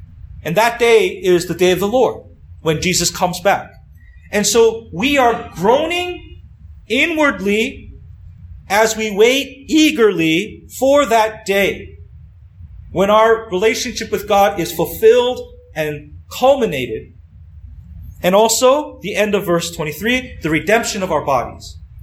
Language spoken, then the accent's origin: English; Toronto, Ontario, Canada; is from my hometown. He lived and died in Toronto, Canada. And so for many years, we actually lived in the same city.